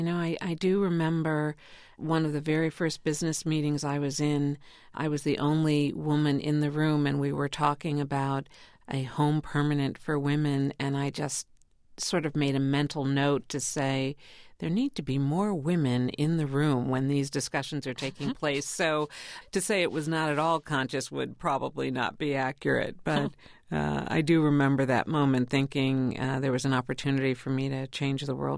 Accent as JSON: {"language": "English", "town": "Cleveland", "region": "Ohio", "country": "United States", "tie": "born or raised there", "said": "I grew up in Cleveland, Ohio, and my dad, for almost 30 years, had season tickets to the Cleveland Cavaliers."}